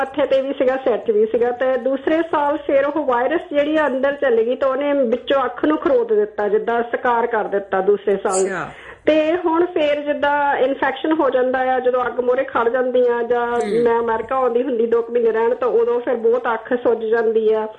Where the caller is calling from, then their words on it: Vancouver, British Columbia, Canada; ਮੈਂ ਕੈਨੇਡਾ ਤੋਂ ਫੋਨ ਕਰਦੀ ਹਾਂ ਤੇ ਮੈਂ ਭੈਣ ਜੀ ਫੋਨ ਕਰਦੀ ਸੀਗੀ ਆਪਾਂ ਦੇਖ ਲੋ ਇੱਥੇ ਵੀ ਕੈਨੇਡਾ ਚ ਬੈਠ ਕੇ ਵੀ ਵੈਨਕੂਵਰ ਤੁਹਾਡਾ ਪ੍ਰੋਗਰਾਮ ਸੁਣਦੇ ਹਾਂ